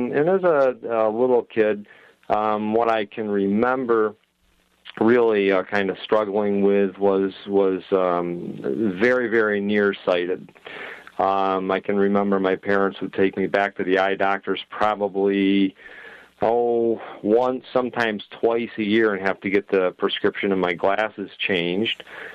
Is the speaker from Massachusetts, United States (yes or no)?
no; Gloversville, New York, United States; Yep, actually, I was born in Gloversville, and I have lived here all 50 years of my life.